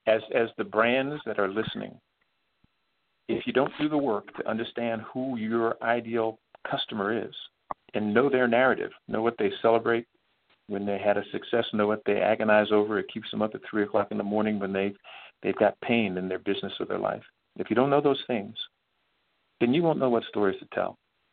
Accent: Northeast, United States; I'm part of the Yankee tribe, right? I'm from the Northeast. That's my tribe, right?

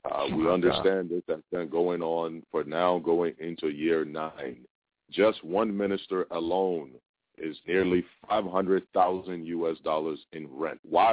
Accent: Liberia; moved away; you're listening to a brother of yours born and raised in Liberia, left Liberia just before the war by God's grace

